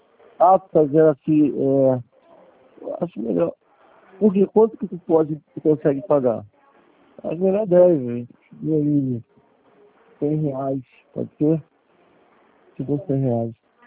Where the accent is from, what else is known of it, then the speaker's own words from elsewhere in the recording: Rio de Janeiro, Brazil; Sou natural do Rio, nacionalidade brasileira.